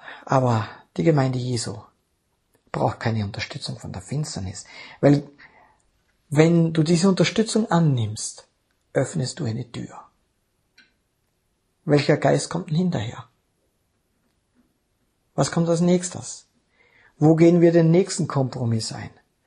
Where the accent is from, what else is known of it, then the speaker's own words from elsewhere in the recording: Austria; bin Warmduscher, die Couch ist mein liebstes Ding, bin Österreicher, Mamas Liebling.